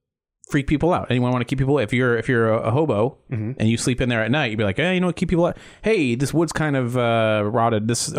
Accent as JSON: {"language": "English", "town": "Titusville", "region": "Florida", "country": "United States", "tie": "born or raised there", "said": "I grew up in Titusville, Florida."}